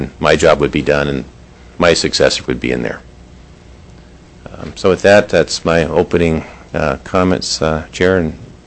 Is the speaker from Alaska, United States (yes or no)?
yes; Anchorage, Alaska, United States; I grew up pretty much in Anchorage, went outside to college, came back in the mid-70s